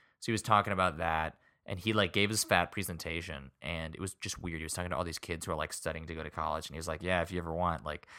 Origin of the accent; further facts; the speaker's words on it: New York, United States; I'm from New York again.